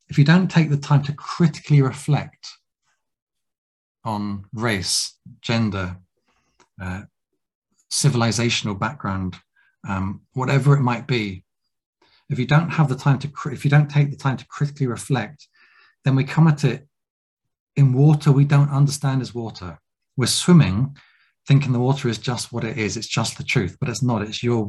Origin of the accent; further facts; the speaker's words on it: South West England, United Kingdom; I'm from Cornwall and I'm from the UK, so my communities tend to be more in that way.